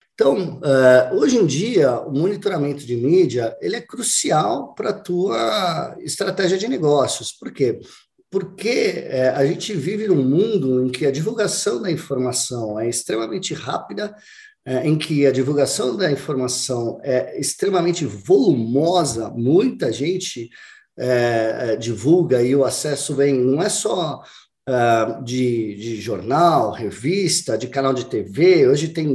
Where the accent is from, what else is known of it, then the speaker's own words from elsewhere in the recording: Santos, São Paulo, Brazil; eu sou de Santos, São Paulo, família de advogados, meu pai tem um escritório lá em Santos